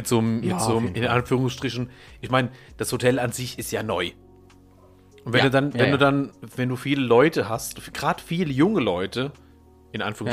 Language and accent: German; Bavaria, Germany; Bei uns in Unafranke sind die grün.